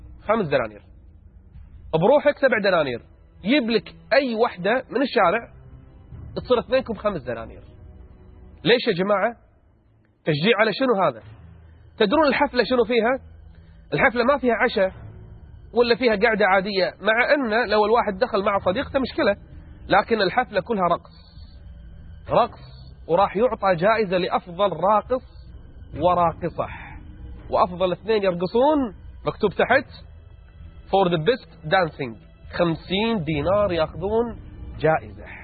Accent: Kuwait; لكن حنا عندنا في الكويت هذا الأمر غير مسموح فيه

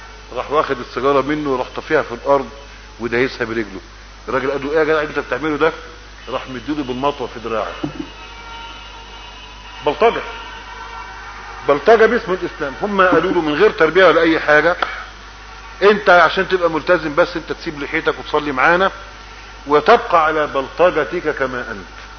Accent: Egypt; ما احنا على قواعدنا كمصريين

